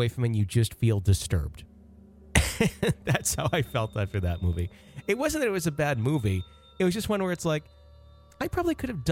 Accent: Louisville, Kentucky, United States; born or raised there

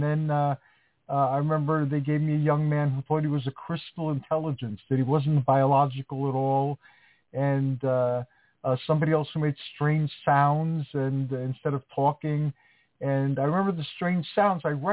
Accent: Greece; English is a second language; now in United States; in the tradition where I was raised from Greece, people believed in those things.

